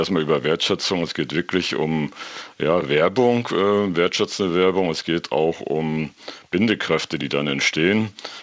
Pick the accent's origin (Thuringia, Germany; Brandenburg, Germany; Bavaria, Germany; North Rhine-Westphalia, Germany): Thuringia, Germany; Bei uns in Thüringen sind es eben Erfurt, Weimar, ist alles nicht so groß, die Städte